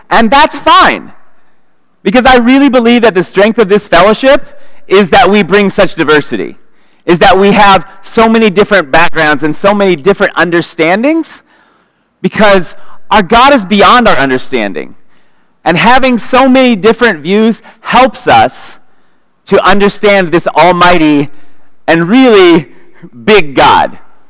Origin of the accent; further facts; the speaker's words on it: Northwest, United States; Now, I'm from the Northwest, and we know that real trees are pine trees.